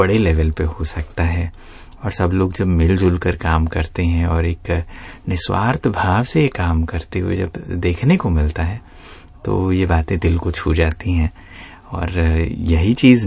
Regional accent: India; मैं भारत से हूँ

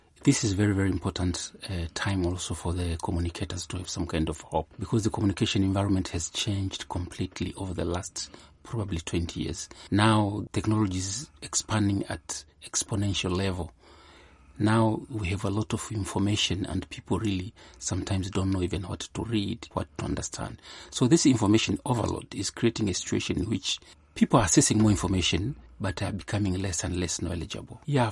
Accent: Tanzania; I come from Tanzania

